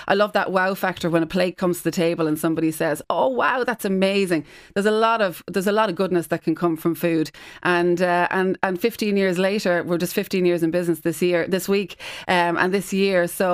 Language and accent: English; Galway, Connacht, Ireland; now in Meath, Ireland; So proud to have my restaurants in Dublin, obviously in my hometown in Galway as well. But I'm delighted. I live in Meath as well.